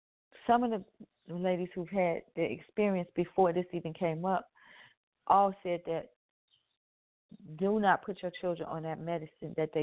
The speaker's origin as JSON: {"language": "English", "town": "Chicago", "region": "Illinois", "country": "United States", "tie": "born or raised there", "said": "I was a kid growing up in South Shore."}